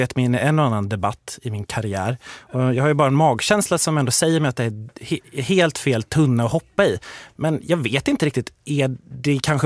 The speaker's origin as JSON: {"language": "Swedish", "town": "Gothenburg", "region": "Västra Götaland County", "country": "Sweden", "said": "som göteborgare"}